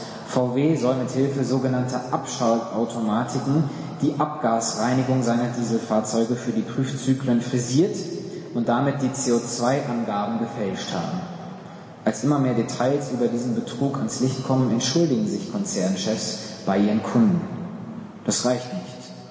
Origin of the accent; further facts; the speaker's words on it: Germany; Wildfremder Mensch, ich als Deutscher denke erstmal, ups, und die Frage nach diesem Befinden in Amerika ist wohl eher so eine Höflichkeitsfloskel, die wir in Deutschland nicht ganz so kennen.